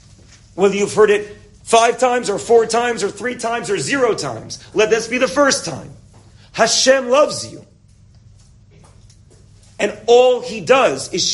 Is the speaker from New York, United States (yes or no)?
yes; Manhattan, New York, United States; so I grew up in Manhattan.